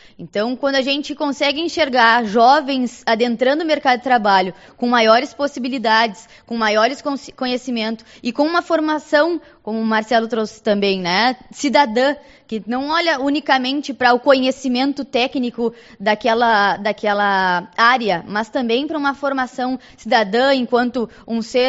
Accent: Santana do Livramento, Rio Grande do Sul, Brazil; now in Uruguaiana, Brazil; Sou de Santana Livramento, então vivo na fronteira desde que nasci

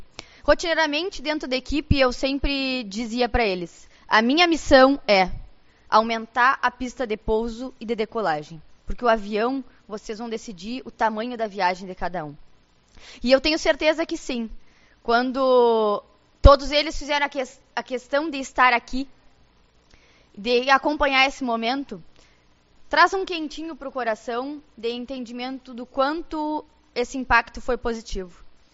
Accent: Santana do Livramento, Rio Grande do Sul, Brazil; also born or lived in Uruguaiana; Sou da fronteira, né? Vim de Livramento, morei em Uruguaiana, então, assim da minha chegada, perguntavam se o meu sotaque já era...

